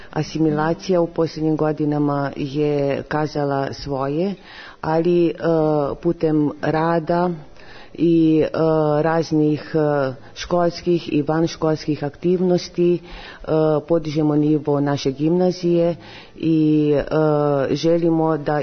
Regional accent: Variaș, Timiș County, Romania; Ne, ja sam iz Varjaša, moja prababa je iz Mokrina, i tako da i otac i mati su mi Srbi. I tako da bila sam u Varjašu u srpskoj školi

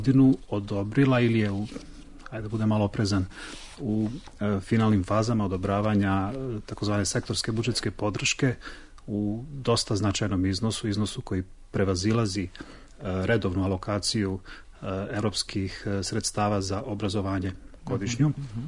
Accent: Serbia; Inače, kod nas u Srbiji postojalo je recimo pre 4-5 godina

